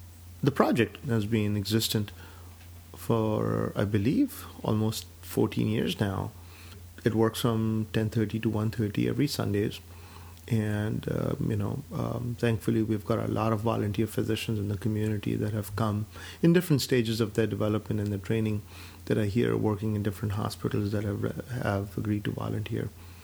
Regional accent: Karachi, Sindh, Pakistan; moved away as an adult; now in United States; And I grew up in Pakistan. I was born in Karachi, Pakistan.

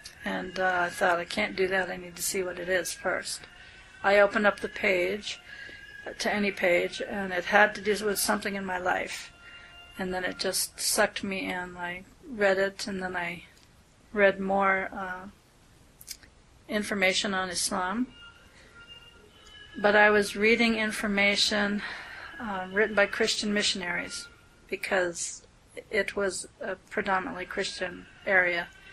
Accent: New England, United States; I was brought up in New England in a very Christian area. I was brought up by Christian parents.

